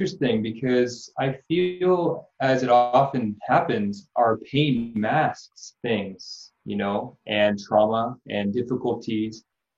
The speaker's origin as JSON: {"language": "English", "town": "Belmont", "region": "California", "country": "United States", "tie": "born or raised there", "said": "I came through Palo Alto, so I grew up in Belmont, actually, right down the street from you."}